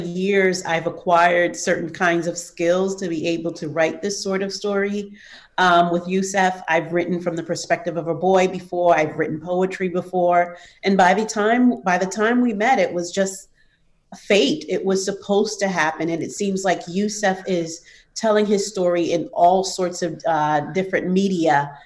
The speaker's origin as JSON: {"language": "English", "town": "New York City", "region": "New York", "country": "United States", "tie": "born or raised there", "said": "But I grew up in New York City and seeing the racial incidences happening all throughout my childhood."}